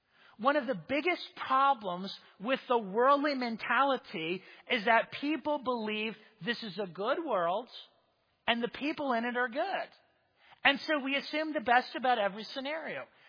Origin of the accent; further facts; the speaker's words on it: Florida, United States; I'm from Florida. Lots of people live on the beach in Florida.